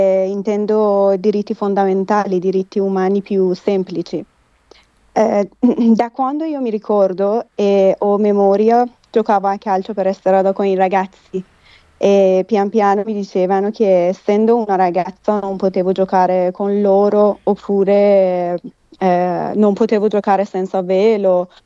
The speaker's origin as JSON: {"language": "Italian", "country": "Iran", "lives_now": "Italy", "said": "le donne nel mio paese, in Iran, vengono picchiate, imprigionate, stuprate, giustiziate, uccise"}